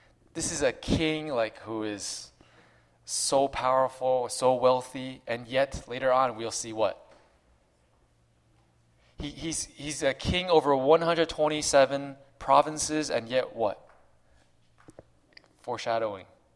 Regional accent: New Jersey, United States; When I grew up in New Jersey

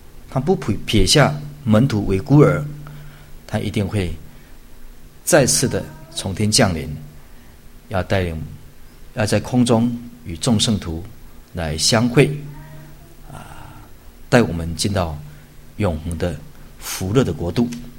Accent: Taiwan; 以我们台湾话来讲

